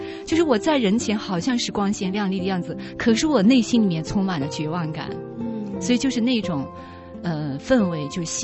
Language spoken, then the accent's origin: Chinese; Xinjiang, China; moved away as an adult; 其实我从新疆来到南方呢已经有十多年了，将近20年了